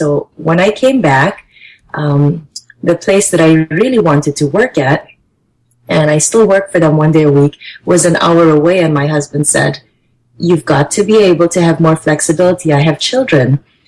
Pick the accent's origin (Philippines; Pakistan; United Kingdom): Philippines; moved away as an adult; now in United States; Sure. I'm from the Philippines, and this was supposed to be my 2-year gig before I went back home to study medicine. Well, that never happened. I moved here in 1995